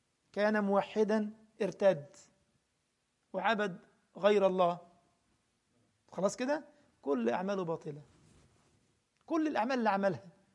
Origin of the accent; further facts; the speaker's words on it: Egypt; واحد تاني يمسك الخبزة عندنا في مصر يعني